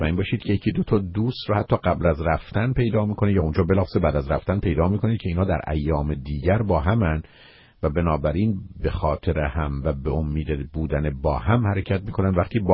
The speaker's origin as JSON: {"language": "Persian", "country": "Iran", "lives_now": "United States", "said": "به دلیل اینکه اولا ما ایرانی هستیم"}